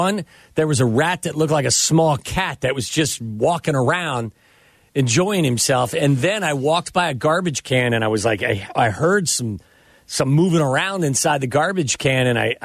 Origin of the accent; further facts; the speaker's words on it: Cincinnati, Ohio, United States; No, I'll go my hometown, Cincinnati. Some bad actors in that town.